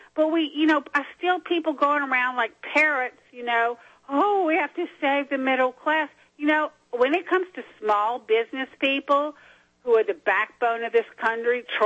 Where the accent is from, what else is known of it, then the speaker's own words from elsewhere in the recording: Louisiana, United States; and I grew up Republican in Louisiana, too